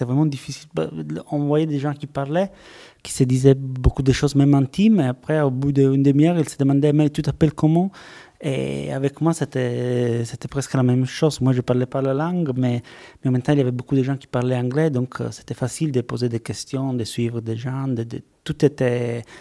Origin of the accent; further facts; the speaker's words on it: Palermo, Sicily, Italy; also born or lived in Cairo, Egypt; je viens de Palerme, j'ai beaucoup habité au Caire